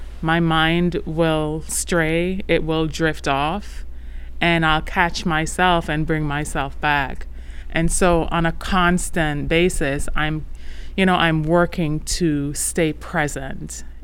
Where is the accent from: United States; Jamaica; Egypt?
Jamaica; I'm originally from Jamaica, and in our culture, as in a number of cultures, you take care of older family members.